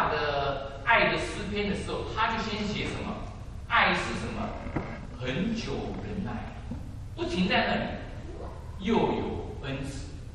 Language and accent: Chinese; China; 事实上我们中国人有一个很错误的观念